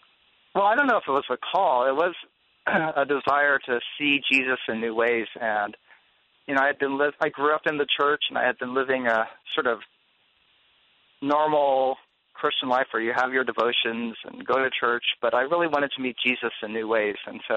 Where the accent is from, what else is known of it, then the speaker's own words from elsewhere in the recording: United States; born there; No, I was born here in the United States.